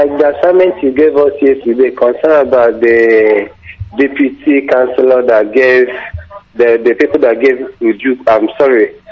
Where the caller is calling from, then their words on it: Aba, Abia, Nigeria; I'm calling from Aba